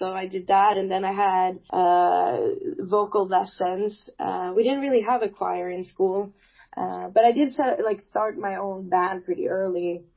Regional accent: Sweden; English is a second language; Yeah, I'm born and raised in Sweden.

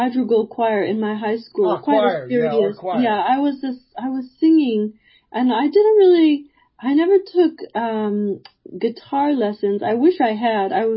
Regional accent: Los Angeles, California, United States; I grew up in Silver Lake, and at that time it was a very artsy neighborhood.

